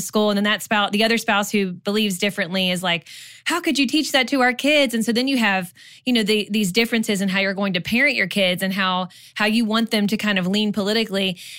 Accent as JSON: {"language": "English", "country": "Canada", "said": "By the way, I am Canadian and didn't even vote in the 2016 election."}